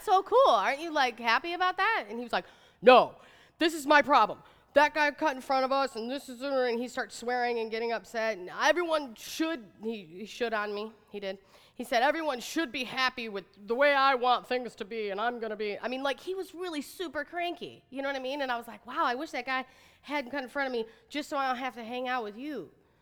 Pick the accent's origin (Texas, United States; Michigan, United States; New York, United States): Michigan, United States; Detroit; I'm from Detroit. I know I seem really Southern.